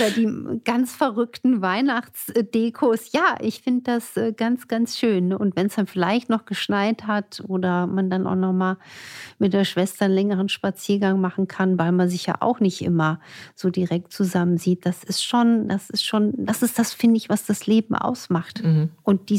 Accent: Saarland, Germany; also born or lived in France; ich komme ja aus der Region Saarland, ich bin ja auch Saarlandbotschafterin, ist ein faszinierendes Eckchen, auch als Dreiländereck.

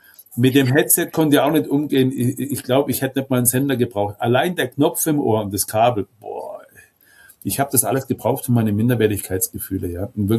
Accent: Baden-Württemberg, Germany; bei uns in Baden-Württemberg

